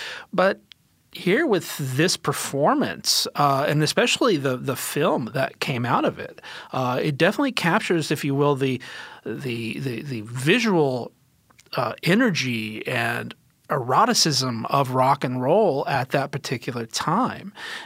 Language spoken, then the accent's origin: English; Houston, Texas, United States; old enough to remember the famous … concert in my hometown of Houston.